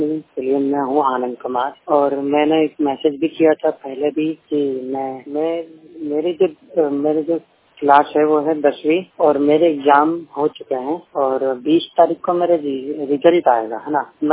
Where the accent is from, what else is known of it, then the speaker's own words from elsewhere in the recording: Chhapra, Bihar, India; now in Delhi, India; मैं रहता हूँ दिल्ली में और मेरा घर नागलोई है और मेरा गांव है बिहार छपरा जिला